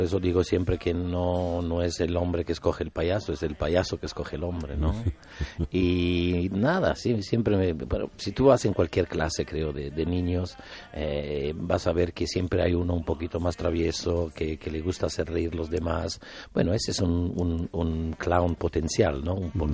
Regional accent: Italy; born there; Spanish is a second language; nací como persona en Italia, pero como payaso nací en España.

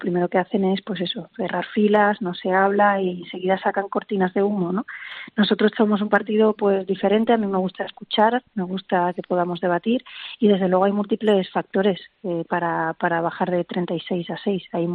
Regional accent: Catalonia, Spain; a mí lo que más me preocupa de Cataluña, sinceramente, como catalana

